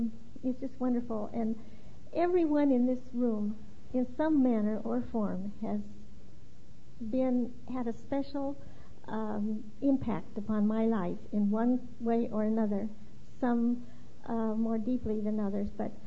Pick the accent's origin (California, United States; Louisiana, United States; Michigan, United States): California, United States; Sacramento; from Sacramento